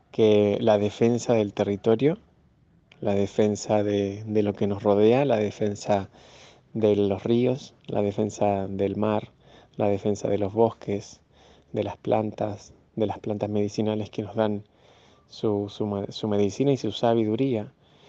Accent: Chile; moved away; yo hace 4 años que salí de Gulumapu, de Chile.

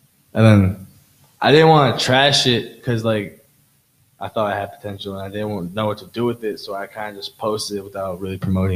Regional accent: Jamaica; also born or lived in United Kingdom; And I know I'm Jamaican, so like I'm Jamaican and British.

